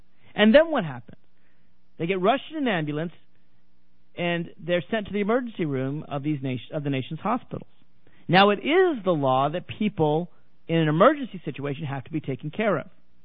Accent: Nashville, Tennessee, United States; I'm going to be in Nashville for Thanksgiving. In fact, I'm going to be gone all next week. I'll be in my hometown, so I'll be there shortly.

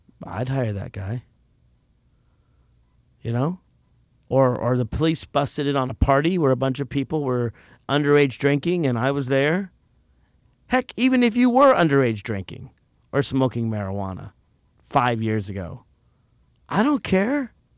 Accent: Virginia, United States; in my home state of Virginia, the governor, Terry McAuliffe, supports Medicaid expansion

